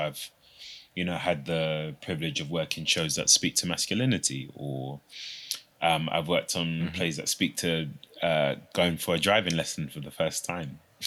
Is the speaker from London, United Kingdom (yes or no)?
yes; London, United Kingdom; Being born and raised in South London and the experiences that I've had, I know what that feeling is.